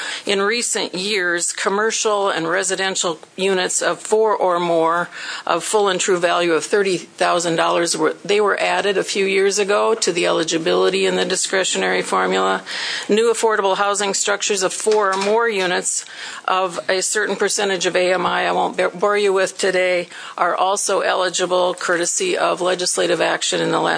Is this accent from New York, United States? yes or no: no; Minna Lake, South Dakota, United States; I'm a lawyer from Minna Lake, just west of Aberdeen